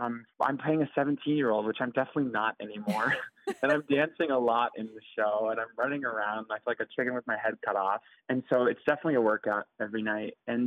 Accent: Georgia, United States; moved away; And I wouldn't change anything about growing up in the South, but I always knew that I would not stay there, and I wouldn't.

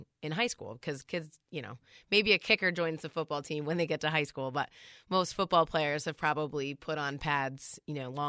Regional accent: Connecticut, United States; also born or lived in Louisiana; now in Vermont, United States; I grew up in Connecticut and I lived in Louisiana, and in both of those states, I feel like there was the traditional sports were much more, you know, prevalent and a big deal. But then you come to Vermont

